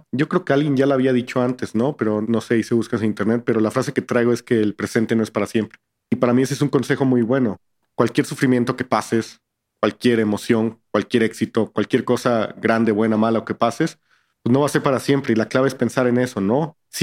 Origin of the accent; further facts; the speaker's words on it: Veracruz, Mexico; also born or lived in Cuernavaca / Saltillo; Yo soy de Veracruz, Jarocho, viví en Cuernavaca un rato, después en Saltillo, y llegué a esa ciudad